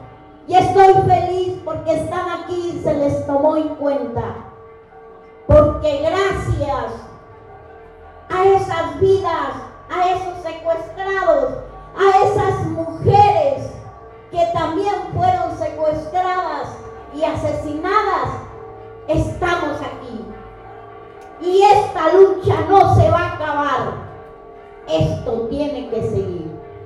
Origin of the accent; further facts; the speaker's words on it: Cherán, Michoacán, Mexico; en esos momentos difíciles de mi gente, de mi pueblo, los niños lloraban, las mujeres también llorábamos